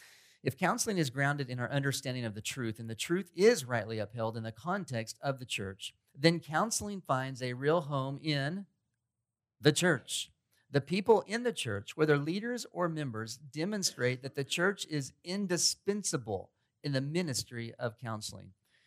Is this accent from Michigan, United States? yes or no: no; Glen Rose, Texas, United States; And so I'm from Glen Rose, Texas. 25 or so miles up the road is Grace Bible Church.